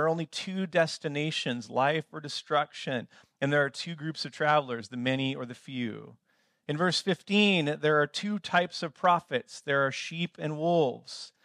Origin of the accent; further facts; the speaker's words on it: United States; it was embarrassing to me as an American with my Australian friends on how much we had.